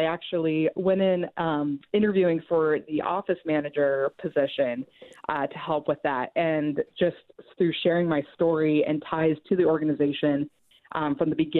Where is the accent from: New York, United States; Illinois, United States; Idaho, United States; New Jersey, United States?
Idaho, United States; Coeur d'Alene; Yeah, so I was born and raised in Coeur d'Alene, Idaho, and went to Canfield Middle School, Coeur d'Alene High School, did all my formal band training there